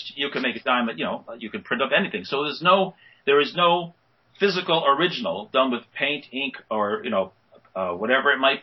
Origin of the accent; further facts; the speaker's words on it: New York City, New York, United States; born there; I was born in New York City, so I was buying them right off the newsstand.